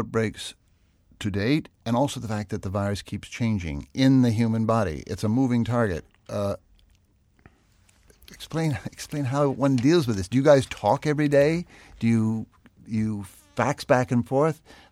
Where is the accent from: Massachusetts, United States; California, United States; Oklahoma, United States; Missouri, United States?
Massachusetts, United States; Boston; just as a Bostonian